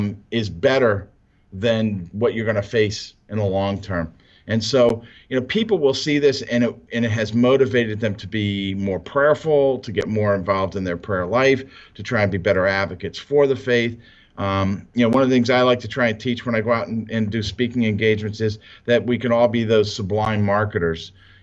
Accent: Baltimore, Maryland, United States; And I'm from Baltimore, just to make sure everybody knows. I'm not actually from Colorado Springs, so somebody from somewhere else actually likes us too.

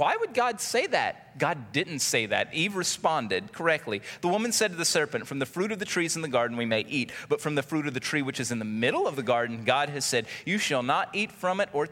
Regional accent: Louisiana, United States; I've been around a lot of snakes growing up in South Louisiana and out in the country.

